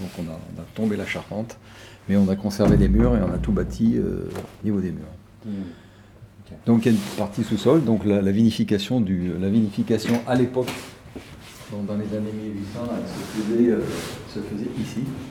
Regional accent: Portes-lès-Valence, Auvergne-Rhône-Alpes, France; now in Livron-sur-Drôme, France; je suis originaire de Port-et-Valence, dans la Drôme. J'habite à Livron depuis maintenant une quarantaine d'années.

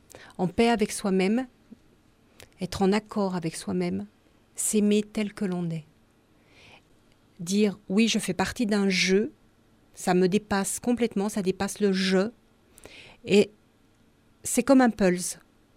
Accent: Auvergne-Rhône-Alpes, France; moved away; nous habitons dans le Diwa depuis peu de temps. Mmh. Nous venons de Haute-Savoie.

